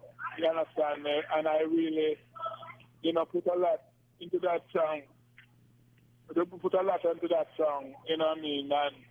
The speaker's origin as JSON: {"language": "English", "country": "Jamaica", "said": "From Jamaica."}